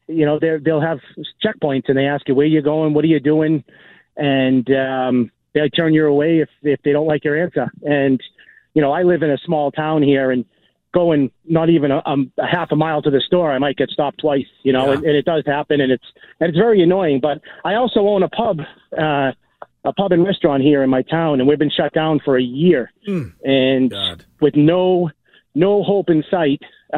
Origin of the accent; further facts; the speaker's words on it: Quincy, Massachusetts, United States; now in Ireland; I grew up in Quincy, live in the middle of nowhere now, and it's fantastic.